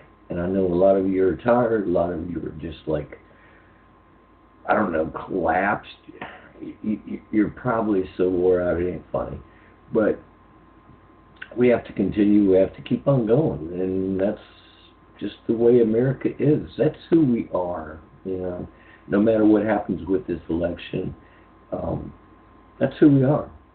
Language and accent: English; Memphis, Tennessee, United States; I'm looking at my hometown newspaper here, the Southern Standard, right? in Memphis, Tennessee. That's where I'm from.